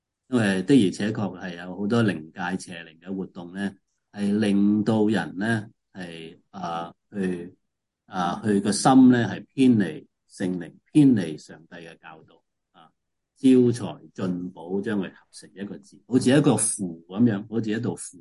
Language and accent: Cantonese; China; 但我哋中国人系放弃咗呢样